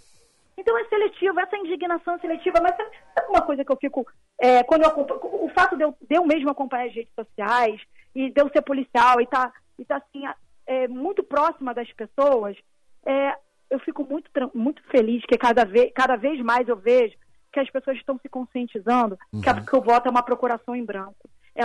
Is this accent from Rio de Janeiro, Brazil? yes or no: yes; Rio de Janeiro, Brazil; Eu moro na capital mesmo do Rio de Janeiro. A minha infância toda eu passei em Bangu, na Zona Oeste